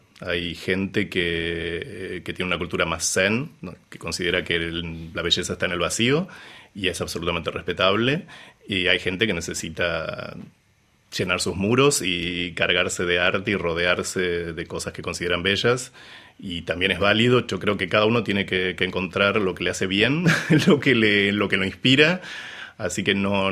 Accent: Mar del Plata, Buenos Aires Province, Argentina; born there; Cuando yo nací en Mar del Plata, fui a vivir a Buenos Aires por trabajo.

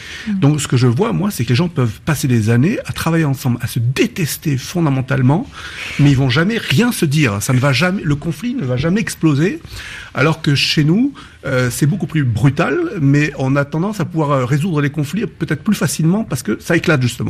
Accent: France; moi ce qui me choque en tant que Français de tradition catholique, pas de religion, mais de tradition catholique

